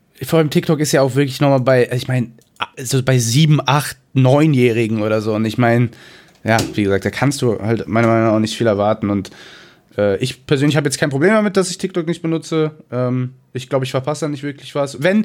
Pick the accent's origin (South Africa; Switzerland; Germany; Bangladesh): Germany; Cologne, North Rhine-Westphalia; Ich komme aus Köln und trinke kein Bier.